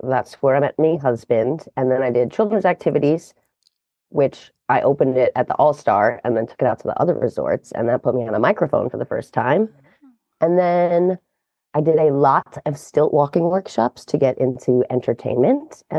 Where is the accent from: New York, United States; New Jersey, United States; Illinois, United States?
New York, United States; Long Island; I'm from Long Island, New York, but Long I Island. Don't have an accent because my mom is straight off the boat from Ireland.